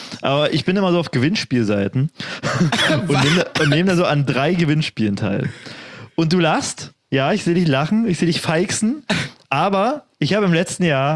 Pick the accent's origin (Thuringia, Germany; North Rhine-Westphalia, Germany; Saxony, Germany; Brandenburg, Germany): Brandenburg, Germany; Cottbus; now in Hamburg, Germany; Ich habe keine, so in einem Monat habe ich keine Wohnung mehr in Hamburg. Meine Heimat in Cottbus?